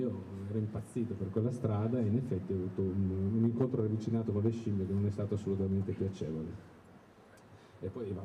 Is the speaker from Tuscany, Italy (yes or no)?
no; Reggio Emilia, Emilia-Romagna, Italy; born there; Io sono nato a Reggio, da bambino io avevo